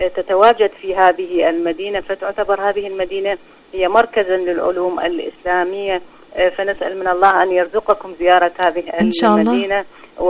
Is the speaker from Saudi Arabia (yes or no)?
no; Najaf, Najaf Governorate, Iraq; من النجف، أود أن أتحدث اليوم حول النجف وما هي النجف